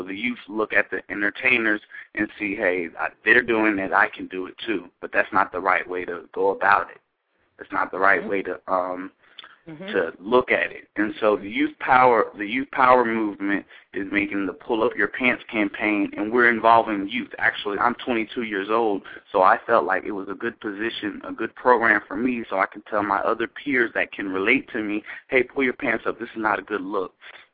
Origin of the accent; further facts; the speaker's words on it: Tampa, Florida, United States; now in Miami, United States; I'm from Tampa Bay, Florida, and I currently reside at Miami Job Corps Center getting my technical degree in computer tech.